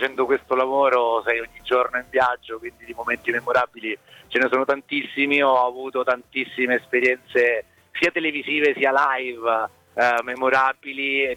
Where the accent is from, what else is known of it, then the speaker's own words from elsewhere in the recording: Sicily, Italy; now in Rome, Italy; Sì, assolutamente, ne vado fiero, vivo da più di 20 anni a Roma, ma insomma le mie origini quelle sono.